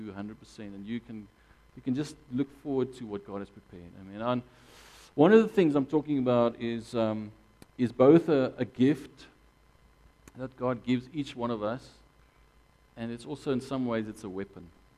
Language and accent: English; Gauteng, South Africa; I grew up just outside Pretoria in a very protected environment.